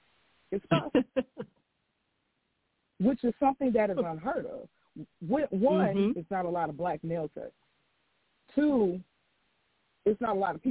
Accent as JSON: {"language": "English", "town": "Augusta", "region": "Georgia", "country": "United States", "tie": "born or raised there", "said": "I am from Augusta, a Georgia native."}